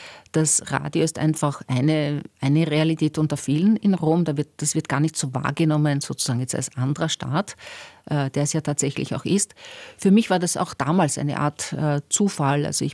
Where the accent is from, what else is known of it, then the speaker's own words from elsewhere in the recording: Austria; für die Aufenthaltsgenehmigung, die man als Österreicherin brauchte